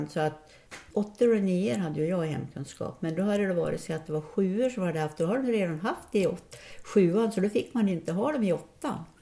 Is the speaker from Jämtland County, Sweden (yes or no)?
no; Dalarna County, Sweden; moved away; man har ju levt faktiskt längre tid här än jag har levt hemma i Dalarna.